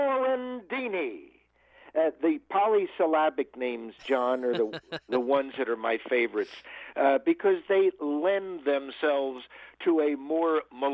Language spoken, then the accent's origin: English; Philadelphia, Pennsylvania, United States; Growing up in Philadelphia and admiring the great sportscasters and PA announcers we've had over the years